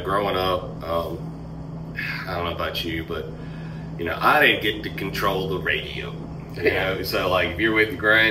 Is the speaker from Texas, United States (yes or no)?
no; Demopolis, Alabama, United States; from my hometown of Demopolis